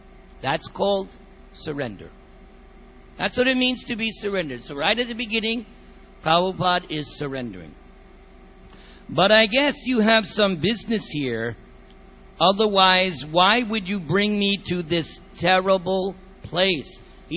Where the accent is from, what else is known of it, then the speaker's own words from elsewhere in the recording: New York, United States; moved away; And I'm from New York. That's how you think. When you're a New Yorker, you think, hey, forget about it. We're New Yorkers.